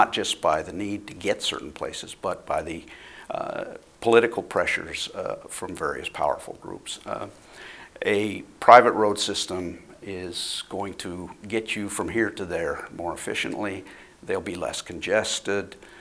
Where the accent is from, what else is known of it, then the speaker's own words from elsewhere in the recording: Montana, United States; I grew up in Montana.